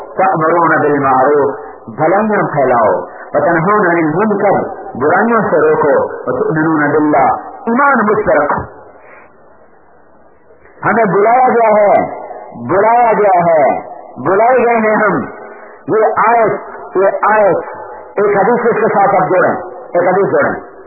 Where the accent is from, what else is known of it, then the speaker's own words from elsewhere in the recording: Multan, Punjab, Pakistan; میرا ضلع ملتان ہے, اب خانے والا بن گیا